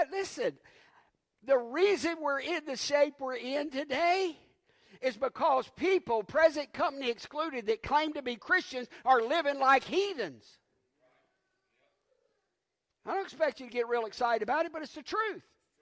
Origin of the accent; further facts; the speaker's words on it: United States; But where I grew up in Randolph County, we called it cussing.